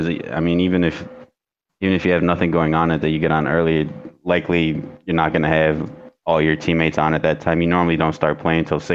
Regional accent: Chicago, Illinois, United States; I'm from Chicago, so most of my favorite teams are from there.

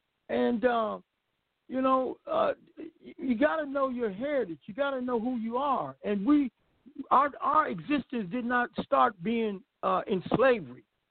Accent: United States; born there; I am an African that happened to be born in America.

